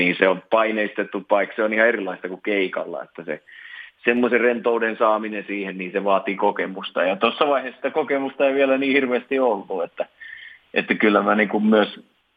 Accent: Vaasa, Ostrobothnia, Finland; born there; palattiin kotiin Vaasaan, että noin niin kuin virallisten kirjojen mukaan mä oon syntynyt Vaasassa.

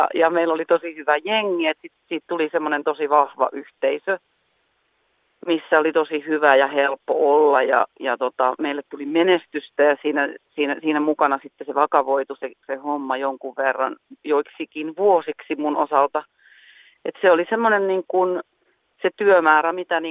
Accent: Forssa, Tavastia Proper, Finland; mä synnyin ja kävin kouluja Forssassa ja Forssa oli silloin ja on edelleenkin aika vahva koripallokaupunki.

